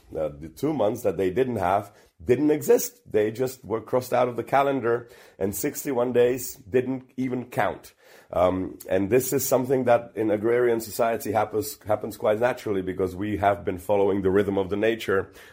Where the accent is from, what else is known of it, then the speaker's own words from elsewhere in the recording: Czechia; I've always been optimist, but then again, I grew up in Czech Republic where everybody's a pessimist